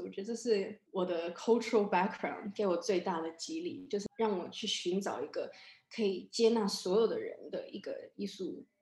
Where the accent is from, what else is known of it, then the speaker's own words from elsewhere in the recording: Australia; Chinese is a second language; 我是 Taiwanese Australian， 就是台湾澳洲人这样子。作为在一个西方背景长大的华人，